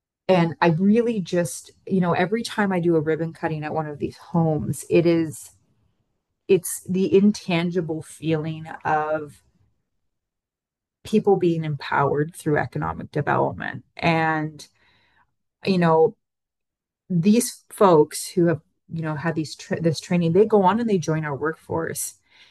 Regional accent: Sault Ste. Marie, Ontario, Canada; You know, I'm from Sault Ste. Marie. I'm from a northern community.

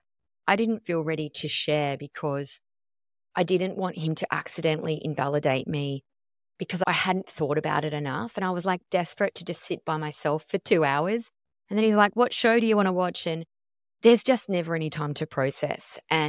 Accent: Tasmania, Australia; And so I grew up in Tassie and she would always have the door open and the windows open.

